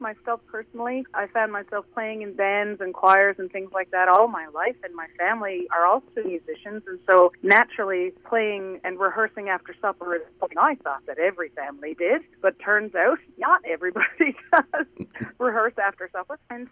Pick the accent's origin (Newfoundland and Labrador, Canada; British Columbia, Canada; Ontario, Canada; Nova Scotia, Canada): Newfoundland and Labrador, Canada; Myself, I'm from Labrador